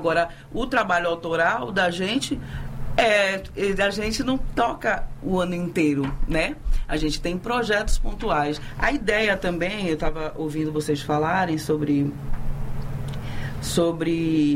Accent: Salvador, Bahia, Brazil; Como a gente é de Salvador, a gente trazer esses elementos da música afro-baiana pra dentro do forró e celebrar esse gênero.

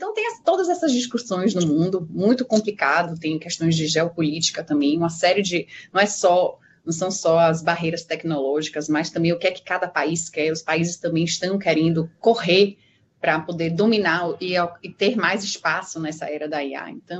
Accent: Bahia, Brazil; now in São Paulo, Brazil; fiz um mestrado na PUC de São Paulo, sou da Bahia, acabei me mudando para cá por conta disso.

